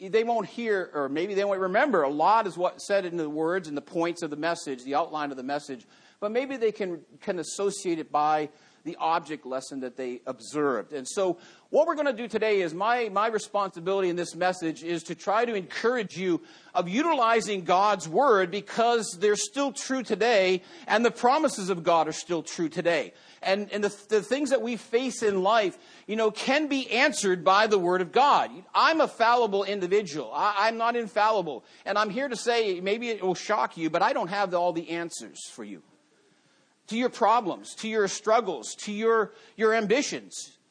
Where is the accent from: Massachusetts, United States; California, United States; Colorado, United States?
Massachusetts, United States; And so he must have been a Yankees fan because when he heard from I was from Massachusetts, he didn't give us any break.